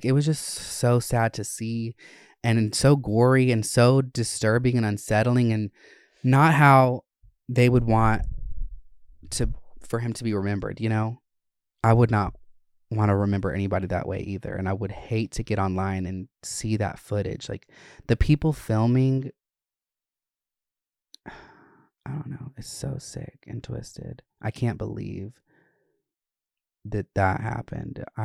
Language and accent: English; Georgia, United States; And I grew up in Gwinnett and North Georgia areas, Winder, ew.